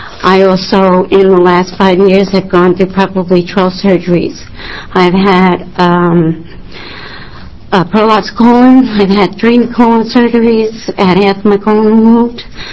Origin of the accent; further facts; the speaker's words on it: Scappoose, Oregon, United States; I'm from Scapoose, Oregon.